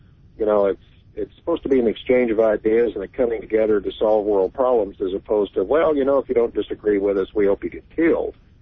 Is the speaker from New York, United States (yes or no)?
no; Tennessee, United States; In my home state, one of the Republicans that I will tell any Democrat I am proud to know about because of what he did in a moment of personal terror and sickness and disappointment beyond all belief, Senator Howard Baker stood up to Milhouse Nixon.